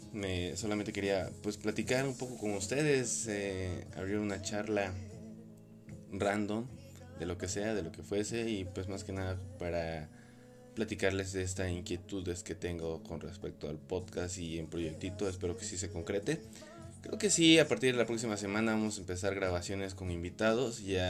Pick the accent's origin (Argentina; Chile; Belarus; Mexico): Mexico; Que bueno, al fin de cuentas somos mexicanos, no es justificación